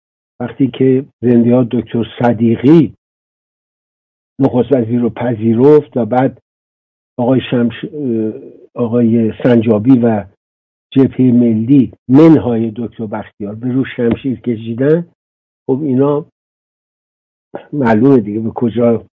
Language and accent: Persian; Iran; به عنوان یک ایرانی